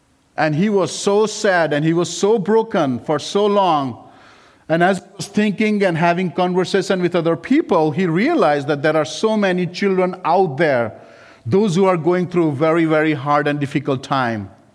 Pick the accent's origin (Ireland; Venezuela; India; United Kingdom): India; now in United States; Now remember, I came from India.